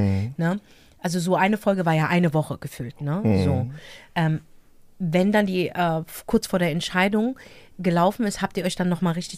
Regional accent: Frankfurt, Hesse, Germany; Ich komme hier nicht aus Amerika, ja. Oder aus dem Brasilien, aus den Slums. Ich komme aus Deutschland, aus Nordweststadt.

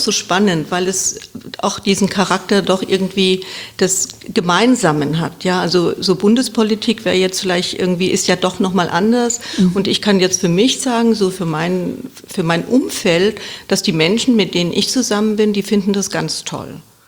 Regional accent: Wiesbaden, Hesse, Germany; ich bin gebürtige Wiesbadenerin und Wiesbaden ist einfach, ich bin leidenschaftliche Wiesbadenerin

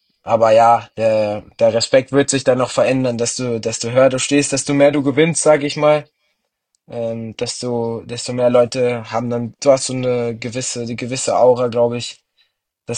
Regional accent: Berlin, Germany; Berlin geboren. Das ist meine Stadt, meine Heimat wird auch immer bleiben. Ich freue mich super, wenn ich hier überhaupt immer zurückkommen kann, weil egal in welcher Straße ich bin, es fühlt sich so wie Heimat an. Aber wir sind aufgewachsen, sind wir in der Region Steglitz.

